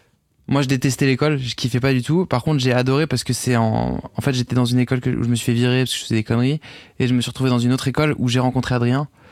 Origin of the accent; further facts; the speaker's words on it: Paris, Île-de-France, France; moi, c'est vrai que j'ai grandi à Paris.